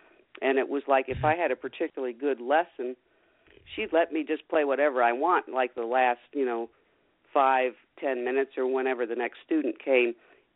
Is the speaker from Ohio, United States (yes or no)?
yes; Bunker Hill Village, Ohio, United States; I grew up in Holmes County, up there around Millersburg, Ohio. Actually, I grew up in Bunker Hill Village, which is about 7 miles out of Millersburg, middle of Amish country.